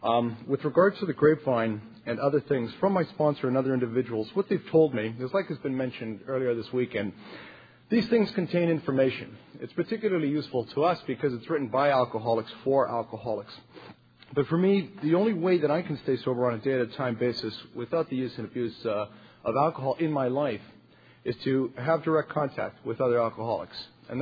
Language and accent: English; Toronto, Ontario, Canada; I was born here in Toronto in the West End and grew up into, I guess you would call it, an upper middle class home in the West End of Toronto.